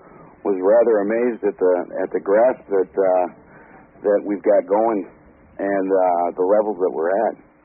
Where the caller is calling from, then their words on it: Michigan, United States; I'm from Michigan.